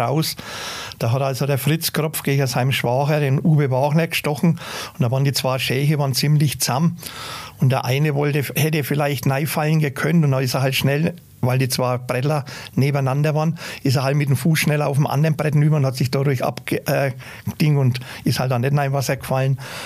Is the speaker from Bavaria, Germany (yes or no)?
yes; Bavaria, Germany; Wir sind als Kinder sind wir halt in der Regnitz groß geworden.